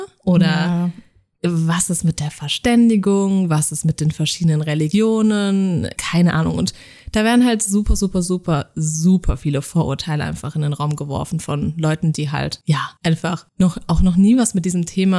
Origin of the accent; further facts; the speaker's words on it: Rhineland-Palatinate, Germany; ich bin 27 Jahre alt und ich komme aus Deutschland. Ich komme aus der wunderschönen Pfalz und ich wohne zwischen Weinreben mit meinen 4 Katzen